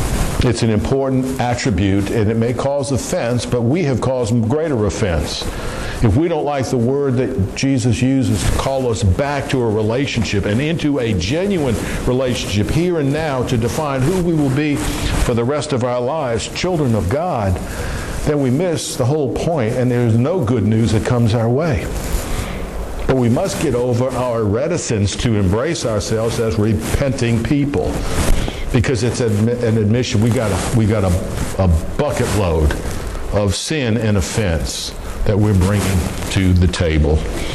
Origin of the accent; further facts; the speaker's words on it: New Orleans, Louisiana, United States; moved away; I grew up in New Orleans. I've been gone from New Orleans a long, long, long time. But growing up in New Orleans, we'd hop in the car